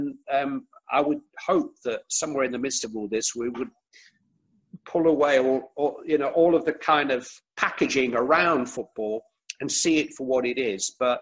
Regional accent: Bury, North West England, United Kingdom; I'm from Bury.

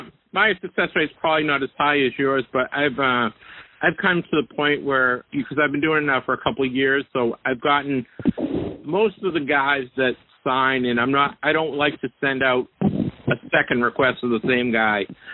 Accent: Boston, Massachusetts, United States; Is it because I'm from Boston?

